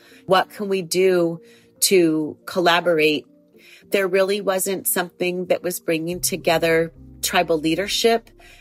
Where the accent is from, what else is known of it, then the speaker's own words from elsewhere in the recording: California, United States; I'm from the Santa Isabel Reservation here in San Diego County.